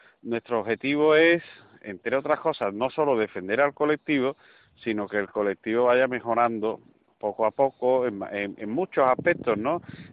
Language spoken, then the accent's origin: Spanish; Seville, Andalusia, Spain; Yo soy de Sevilla, de eso sé un poco.